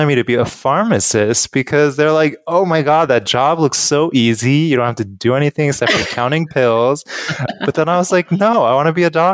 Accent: Los Angeles, California, United States; now in New York City, United States; So I am from Los Angeles, born and raised. I went to school in San Diego, and I have since then traveled around the world and ended up in New York City.

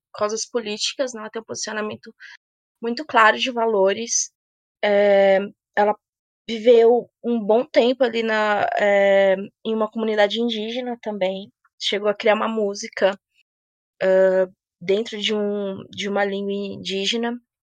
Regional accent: São Paulo, Brazil; eu também tô na faixa dos 30 anos, sou de São Paulo e eu tenho certeza absoluta que sou chata.

